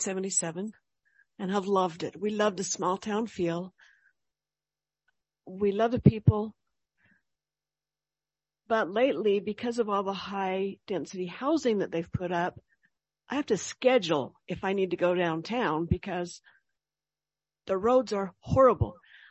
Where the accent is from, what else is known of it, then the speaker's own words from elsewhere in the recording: Salt Lake City, Utah, United States; I grew up in Salt Lake and I wouldn't move back there on a bet.